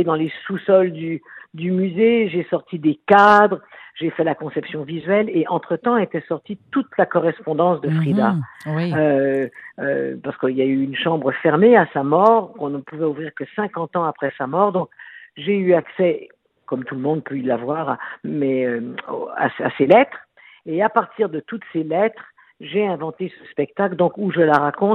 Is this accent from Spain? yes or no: yes; Spain; accent: Spanish; French is a second language; je parle avec un accent espagnol